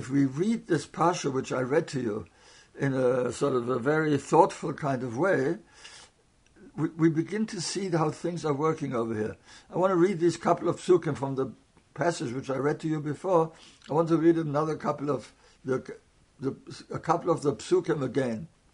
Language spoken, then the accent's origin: English; Frankfurt, Hesse, Germany; you know, I come from Frankfurt. I'm not much of a chosid in upbringing or in the yeshivas in which I learned and so on.